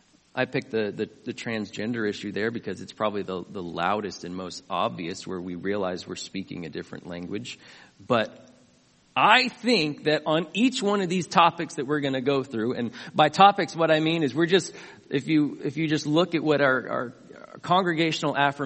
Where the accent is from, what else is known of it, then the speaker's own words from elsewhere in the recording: California, United States; I grew up in California. We've been a post-Christian nation for a long time, haven't we?